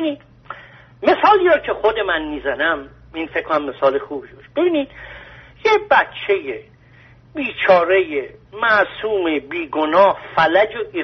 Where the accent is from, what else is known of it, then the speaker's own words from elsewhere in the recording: Iran; born there; مرد به دنیا اومدم، ایرانی به دنیا اومدم، در ایران به دنیا اومدم،